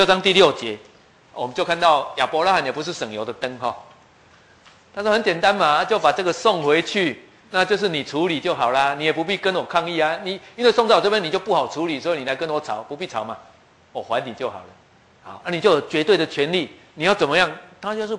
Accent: Taiwan; 我们台湾人要讲什么，你没有读历史你讲不出话来啊。

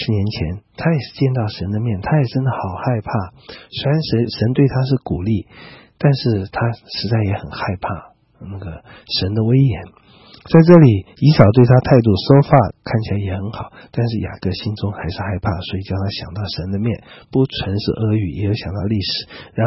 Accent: China; 这些我们想不需要太多解释，我们中国人也懂啊

